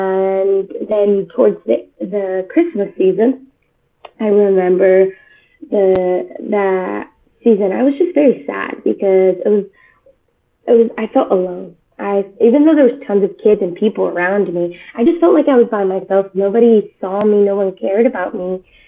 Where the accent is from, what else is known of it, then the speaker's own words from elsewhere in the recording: northern Mexico, Mexico; she took my siblings and I to go live with her in the northern part of Mexico. So from a young age, I grew up in Mexico.